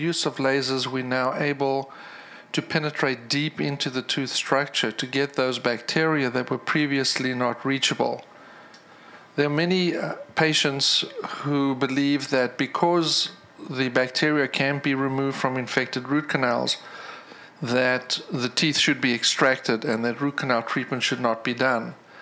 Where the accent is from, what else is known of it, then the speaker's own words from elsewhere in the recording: South Africa; I'm going to be in South Africa, which is my home country originally.